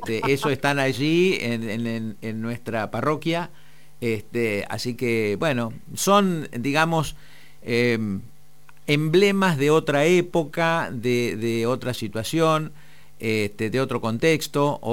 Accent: Buenos Aires, Argentina; Bonaerense del distrito más austral de la provincia de Buenos Aires y el único distrito bonaerense que es patagónico.

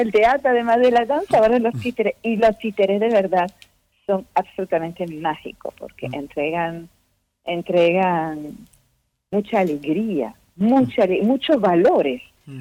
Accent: France; now in Venezuela; Yo vivo en la Isla Margarita, yo soy francesa, pero llevo muchos años en la Isla Margarita, en Venezuela

